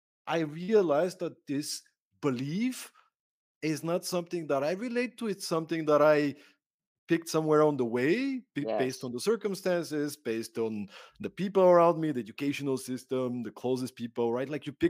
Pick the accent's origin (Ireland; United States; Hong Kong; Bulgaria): Bulgaria; I grew up in Bulgaria, right?